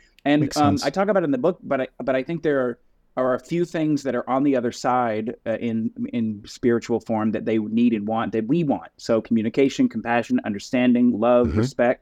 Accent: Muscle Shoals, Alabama, United States; So I grew up in Muscle Shoals, Alabama. Shout out Muscle Shoals. Alabama.

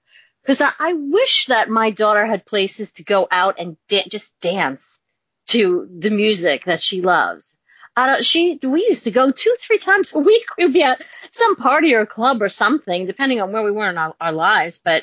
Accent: New York, United States; I grew up in New York, and when I graduated high school, it was legal to drink at 18.

